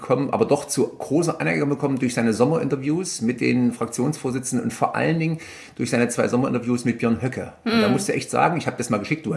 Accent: Nuremberg, Bavaria, Germany; ich komme ja quasi aus Nürnberg

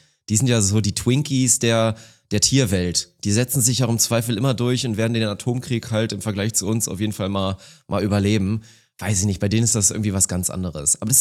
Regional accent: Lower Saxony, Germany; im Kreis Uelzen, da wo ich aufgewachsen bin

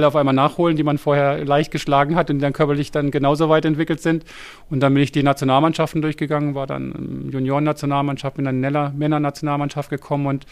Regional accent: Baden-Württemberg, Germany; eine Ortschaft weiter von meinem Heimatdorf, wo ich groß geworden bin, in Oberhausen eine Radrennbahn steht

